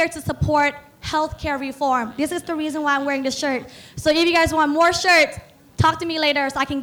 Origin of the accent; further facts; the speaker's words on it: San Jose, California, United States; As you might know, I am from San Jose.